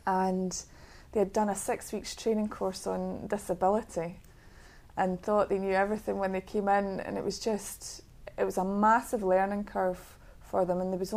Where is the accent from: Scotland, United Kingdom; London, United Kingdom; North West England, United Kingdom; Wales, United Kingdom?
Scotland, United Kingdom; Bathgate; I'm from Bathgate in Scotland.